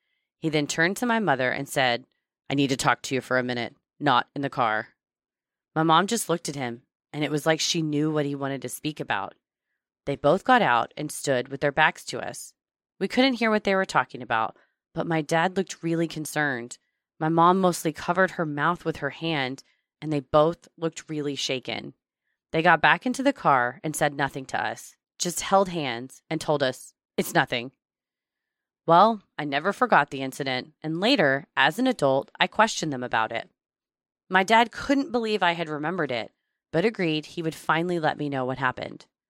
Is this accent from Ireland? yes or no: yes; Ireland; As you can probably tell by my name, I'm Irish.